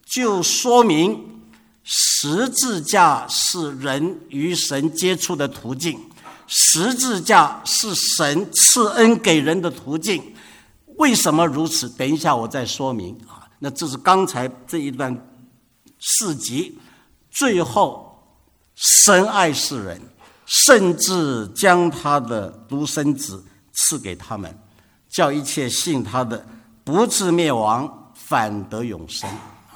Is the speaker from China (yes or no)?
yes; China; 我们中国人最受儒家思想影响最大